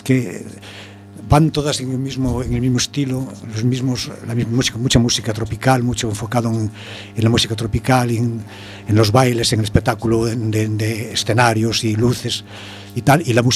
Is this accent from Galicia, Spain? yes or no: yes; Foz, Galicia, Spain; en el pueblo donde soy de Foz, uh-huh. en la provincia de Lugo, en la María Lucense.